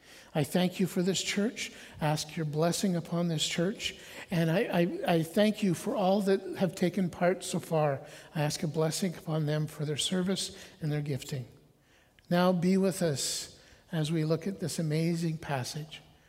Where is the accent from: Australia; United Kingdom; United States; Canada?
Canada; Olds, Alberta; born there; now in Ponoka, Canada; I was born in Olds. My father is a Baptist pastor, or was.